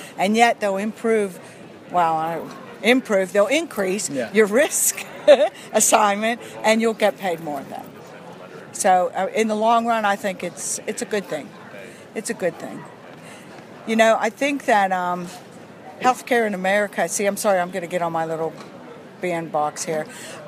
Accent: Pennsylvania, United States; I'm from Pennsylvania, and in Pennsylvania, 100% of our Medicaid is managed and has been for a long time.

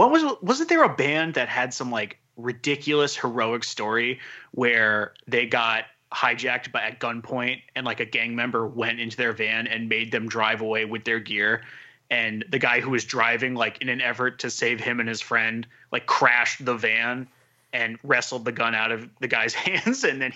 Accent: Ireland; I am Irish, and I share the same sentiment.

